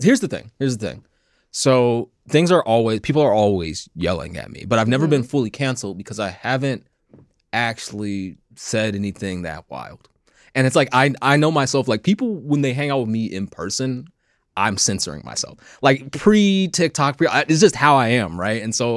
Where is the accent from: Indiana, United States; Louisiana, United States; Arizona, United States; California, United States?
Louisiana, United States; I'm from Louisiana, close to Texas.